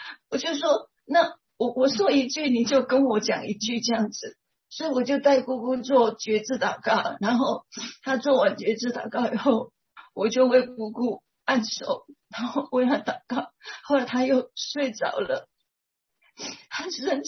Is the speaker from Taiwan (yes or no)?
yes; Tainan, Taiwan; 他就问我从哪里来，他竟然是我们台南人，然后到台北去工作